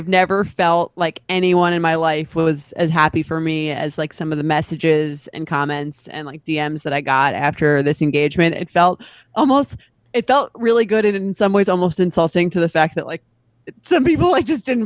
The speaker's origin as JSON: {"language": "English", "town": "Long Island", "region": "New York", "country": "United States", "tie": "born or raised there", "said": "Love Long Island. That's my hometown."}